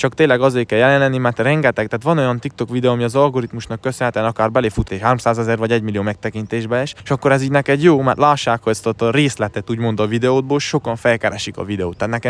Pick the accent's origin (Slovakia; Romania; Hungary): Romania; Székely Land; mint székelyföldi, tehát ugye székes tartalmakkal, akkor tényleg egyedi kell lenni, tisztelni kell a hagyományokat, kell nézni a körülöttünk lévő falvakot